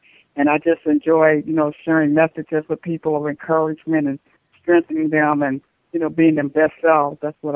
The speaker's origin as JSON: {"language": "English", "town": "Akron", "region": "Ohio", "country": "United States", "said": "I am from Akron, Ohio."}